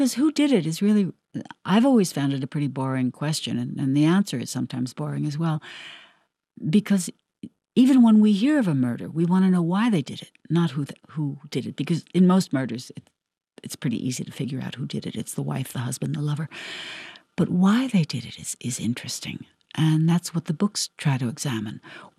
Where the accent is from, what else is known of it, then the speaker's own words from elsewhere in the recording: United States; And I thought, this is it, that I, as the American, think that the idea of people engaging in some sort of a sexual activity in public is an offense to public decency